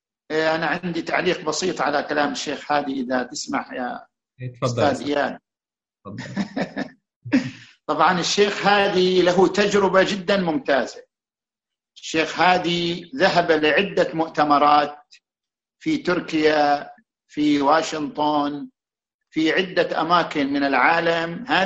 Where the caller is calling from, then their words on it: Netherlands; من هولندا.